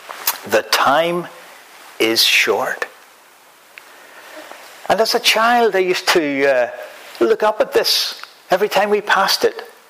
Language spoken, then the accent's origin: English; Northern Ireland, United Kingdom; You might have guessed that I come from Northern Ireland.